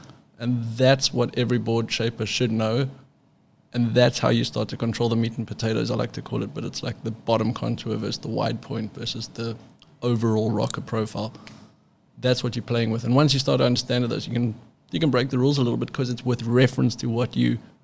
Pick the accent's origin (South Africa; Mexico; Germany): South Africa; now in California, United States; when I moved to California from South Africa, I kind of got the back door introduction to all the shapers.